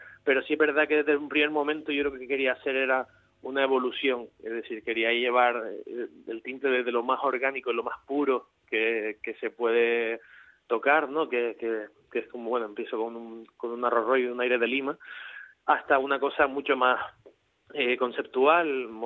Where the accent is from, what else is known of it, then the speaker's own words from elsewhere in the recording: Canary Islands, Spain; also born or lived in Fuerteventura; Yo soy de Gran Canaria, sí, soy canario.